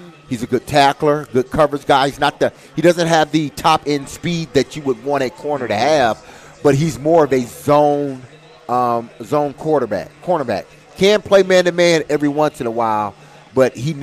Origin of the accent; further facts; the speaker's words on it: Detroit, Michigan, United States; The Detroit Lions, which is my hometown